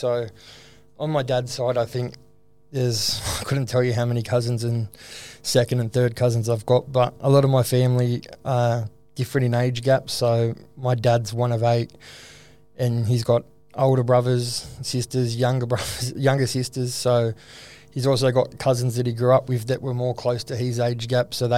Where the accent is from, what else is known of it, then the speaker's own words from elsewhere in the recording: Bass Hill, New South Wales, Australia; also born or lived in Liverpool / Yagoona; But I was born in Liverpool, in Liverpool Hospital in 94. So from there, I lived in Bass Hill for the start of my childhood to move to Yagoona.